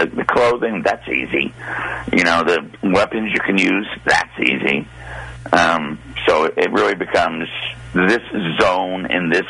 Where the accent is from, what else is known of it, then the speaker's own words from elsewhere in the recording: New Jersey, United States; And I grew up in New Jersey, so of this I know.